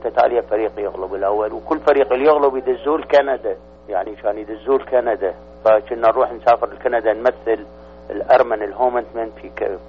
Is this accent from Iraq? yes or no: yes; Iraq; moved away; لأن أنا لازلت عراقي صميم 100% مو 100% أنا صار 32 سنة بس أنا دمي ما تغيرت أنا بعدني عراقي